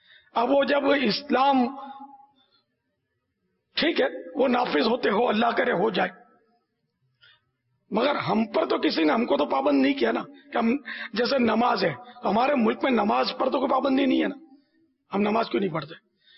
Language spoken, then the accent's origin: Urdu; Pakistan; تو یہ پاکستان، یہ میرا وطن ہے، مجھے اس سے محبت ہے، یہ فطری بات ہے کہ ہمارا وطن پاکستان ہے